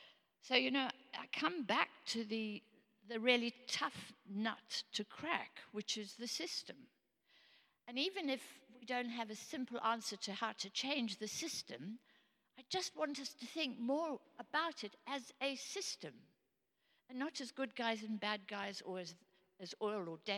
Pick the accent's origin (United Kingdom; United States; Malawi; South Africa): South Africa; born there; As you know, I was born in South Africa, and I watch.